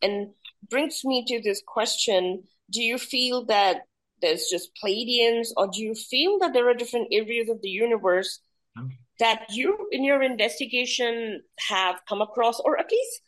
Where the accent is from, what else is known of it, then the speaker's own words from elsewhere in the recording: India; in India, and I am an Indian, Indian